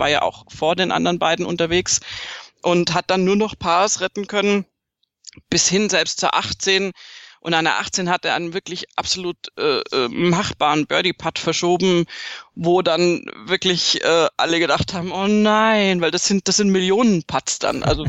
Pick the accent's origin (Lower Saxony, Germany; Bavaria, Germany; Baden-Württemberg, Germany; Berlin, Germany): Baden-Württemberg, Germany; Ach so, stimmt, ja, ich bin Schwäbin.